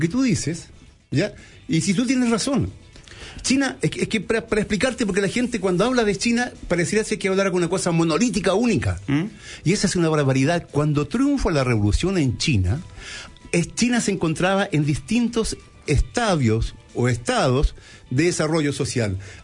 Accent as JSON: {"language": "Spanish", "country": "Chile", "said": "aquí hay un problema como chilenos, estamos en una realidad, ¿no?"}